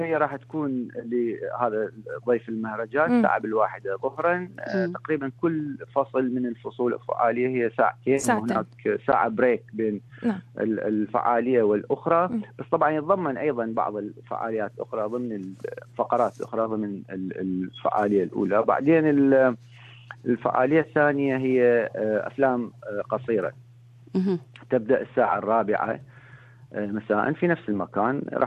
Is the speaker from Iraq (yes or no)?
yes; Iraq; احنا كعراقيين وجالية عراقية.